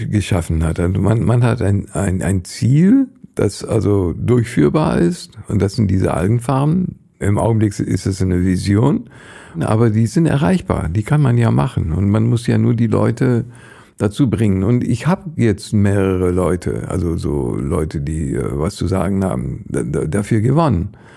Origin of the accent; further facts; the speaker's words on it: India; Ich kenne immer noch die Namen von Schmetterlingen aus meiner Jugend in Indien.